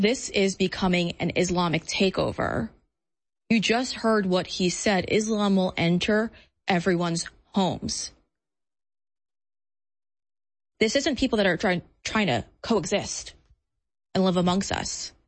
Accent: New York City, New York, United States; because as a Muslim preacher in New York City, and as a New Yorker, I don't think I've ever seen anything like this

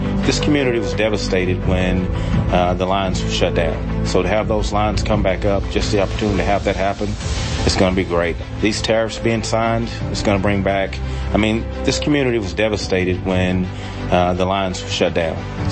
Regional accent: Texas, United States; I grew up in Texas, worked for Alcoa in Texas

